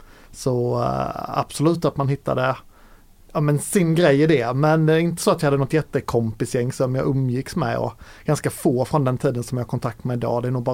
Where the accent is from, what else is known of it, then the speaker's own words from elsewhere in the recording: Småland, Sweden; Jag är född och uppväxt i Småland. Stor familj, 5 syskon.